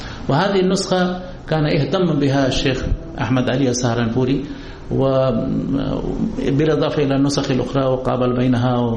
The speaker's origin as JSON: {"language": "Arabic", "country": "India", "second_language": "Arabic", "said": "عندنا في الهند"}